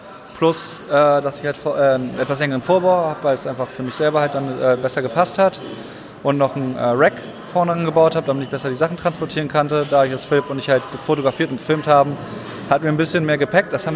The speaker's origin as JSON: {"language": "German", "region": "Hamburg", "country": "Germany", "said": "Also weil ich komme aus Hamburg, da gibt es keine Berge."}